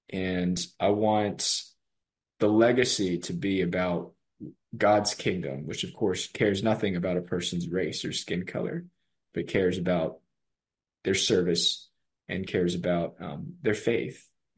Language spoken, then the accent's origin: English; Richmond, Virginia, United States; also born or lived in Rockville, Maryland / Princeton, New Jersey; I was born in Rockville, Maryland, to Chinese immigrant parents, raised in Richmond, Virginia, and then moved to Princeton, New Jersey.